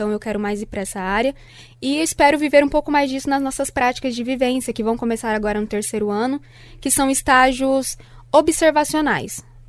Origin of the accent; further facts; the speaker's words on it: Presidente Venceslau, São Paulo, Brazil; moved away as an adult; now in Londrina, Brazil; eu tenho 22 anos e eu não sou de Londrina, sou de Presidente Venceslau, São Paulo.